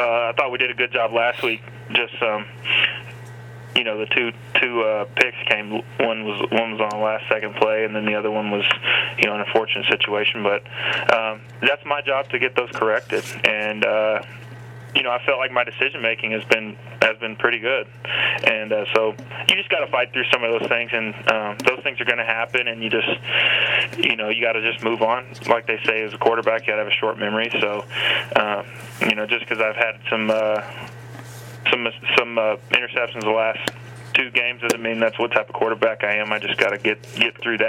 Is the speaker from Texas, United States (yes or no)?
yes; Dallas, Texas, United States; No, I'm from Dallas, so you know, I was a Cowboys fan growing up